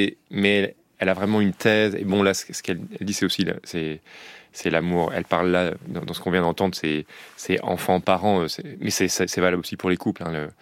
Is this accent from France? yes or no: yes; France; Donc, nous, on est français.